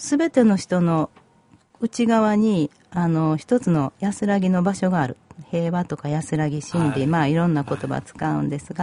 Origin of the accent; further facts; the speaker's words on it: Kyoto, Japan; 私は京都生まれなんです。京都生まれの京都育ちなんですが